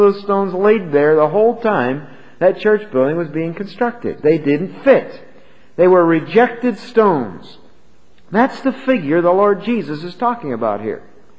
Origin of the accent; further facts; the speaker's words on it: Pennsylvania, United States; But I grew up in Pennsylvania. And in Bucks County, Pennsylvania, there's a lot of stone houses.